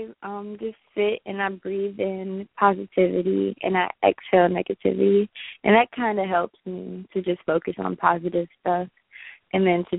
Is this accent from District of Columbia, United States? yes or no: yes; Washington, District of Columbia, United States; I am from Washington, D.C. Awesome. But my family is from Barbados. So I say I'm from Barbados a lot, but I'm not. I was born in the States.